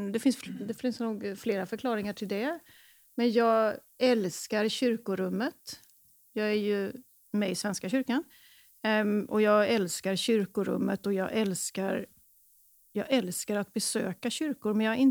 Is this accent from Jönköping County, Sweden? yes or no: yes; Jönköping, Jönköping County, Sweden; Jag kommer ju från Jönköpingstrakten, Smålands Jerusalem.